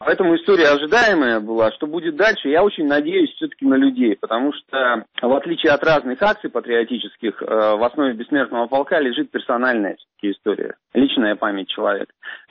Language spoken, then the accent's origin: Russian; Krasnoyarsk Krai, Russia; Я, кстати, сам из Красноярского края. И дед мой жил в Красноярском крае, он герой Советского Союза.